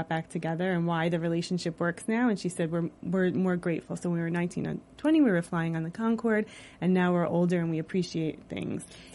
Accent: Belleville, New Jersey, United States; Excuse me, I'm 100% Italian, born and raised in Belleville, New Jersey.

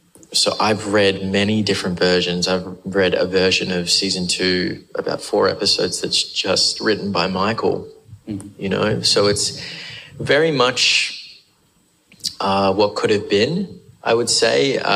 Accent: Australia; accent: Australian; And on top of that, keep my Australian accent.

